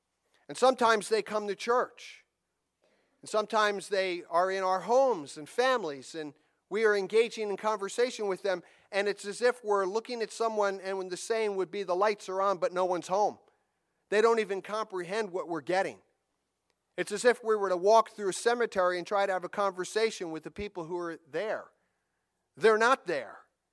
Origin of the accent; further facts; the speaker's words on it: England, United Kingdom; Because we're English people. We're English speaking people. I know the people in London might not think we speak English. We don't speak the King's English, but we speak a form thereof.